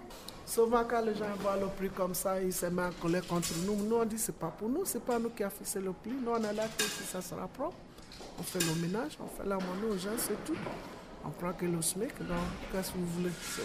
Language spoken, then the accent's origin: French; Ghana; now in France; Je viens du Ghana. Depuis 2007, je suis venue à Paris.